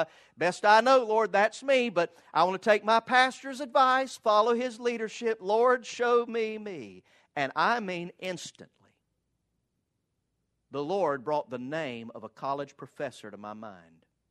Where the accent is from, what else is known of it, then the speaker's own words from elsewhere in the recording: Valdosta, Georgia, United States; Many of you know that I grew up here in Valdosta, and I graduated from Lowndes High School and then was the last graduating class of Valdosta State College.